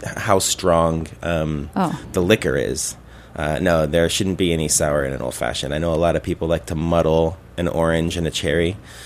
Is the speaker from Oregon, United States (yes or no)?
yes; Oregon, United States; now in Brooklyn, United States; I'm from Oregon. So, and if you live there, you know. And I live in Brooklyn now.